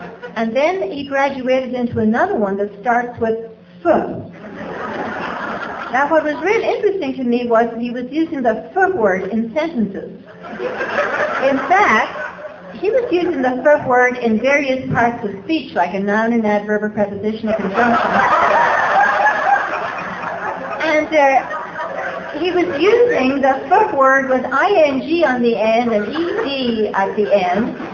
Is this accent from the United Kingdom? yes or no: yes; Northern Ireland, United Kingdom; I come from Ireland, and I come from the northern part of Ireland, and the graffiti that we put in our walls, there is no surrender.